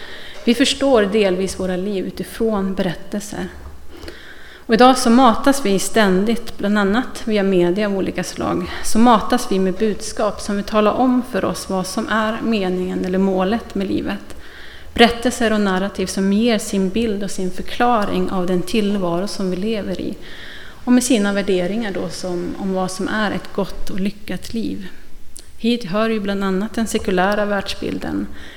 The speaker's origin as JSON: {"language": "Swedish", "region": "Norrland", "country": "Sweden", "accent": "Norrland", "said": "När jag började tappa min norrländska för några år sedan så hade jag en liten identitetskris."}